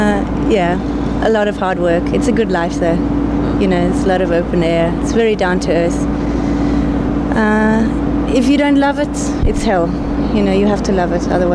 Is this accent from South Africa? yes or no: yes; South Africa; Well, I'm from South Africa, and there was a type of circus school.